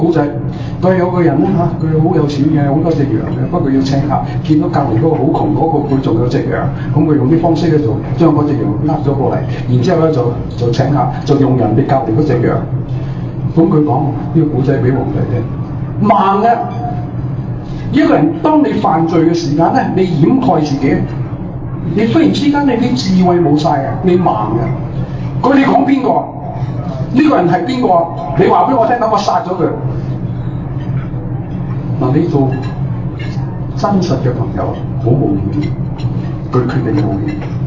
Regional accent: China; 所以我哋中国人咧好客气嘅，本人都系好客气嘅

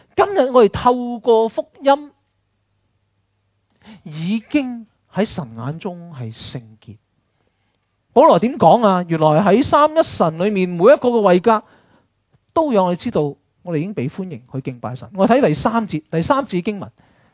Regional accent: China; 我哋中国人话话牛肉毒㗎嘛

